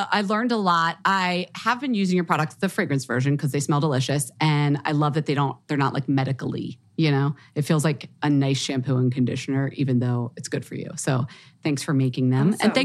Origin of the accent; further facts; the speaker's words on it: Philadelphia, Pennsylvania, United States; Oh, there's a Germantown like every state. I grew up in Philadelphia. There's a Germantown.